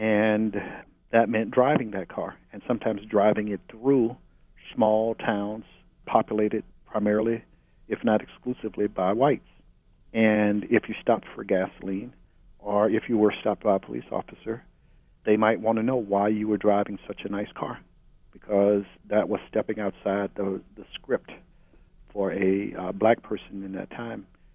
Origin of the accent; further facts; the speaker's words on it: Mobile, Alabama, United States; also born or lived in Harlem, United States; I was born in Harlem, but raised in Mobile, Alabama.